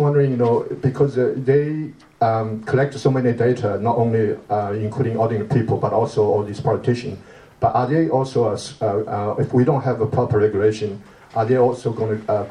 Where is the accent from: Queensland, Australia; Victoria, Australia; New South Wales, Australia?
New South Wales, Australia; I'm from Tony Abbott's electorate